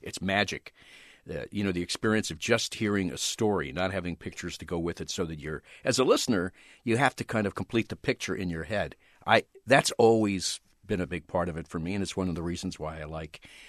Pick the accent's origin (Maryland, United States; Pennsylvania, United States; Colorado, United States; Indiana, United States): Pennsylvania, United States; I grew up right outside Philadelphia, so there's a heritage of, you know, wonderful rock and roll radio stations, WIBG and WFIL